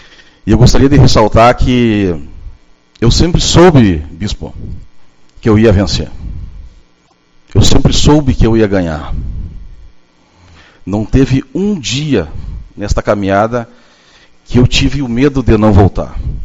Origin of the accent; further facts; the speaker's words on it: Brazil; E eu, com muito orgulho, nascido e criado lá na União das Vilas, há 43 anos morando no mesmo lugar.